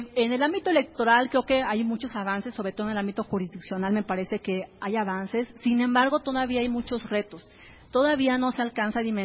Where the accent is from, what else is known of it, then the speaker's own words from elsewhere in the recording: Oaxaca, Mexico; yo soy de Oaxaca, primer lugar por brecha